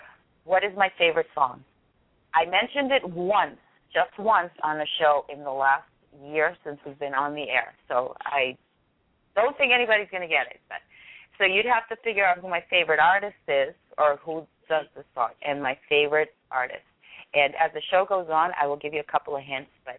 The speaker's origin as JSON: {"language": "English", "town": "Boston", "region": "Massachusetts", "country": "United States", "said": "I'm going to save mine because mine is, like, wicked hard. Yes, I'm from Boston."}